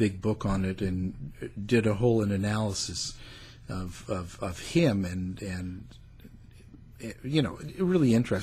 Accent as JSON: {"language": "English", "country": "Canada", "said": "But that's because we are Canadian"}